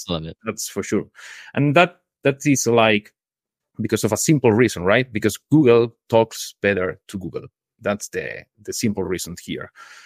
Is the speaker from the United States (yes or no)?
no; Malaga, Andalusia, Spain; now in Madrid, Spain; I am from Spain, from the south, a city called Malaga, but yeah. Currently I'm living in Madrid.